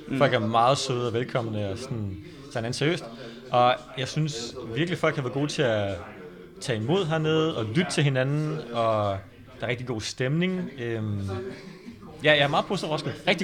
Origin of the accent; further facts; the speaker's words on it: Aarhus, Central Denmark Region, Denmark; så jeg er sådan født og opvokset i Aarhus og omegn, og har haft kæmpe socialt liv der, og så flytter jeg hertil på grund af karrieremuligheder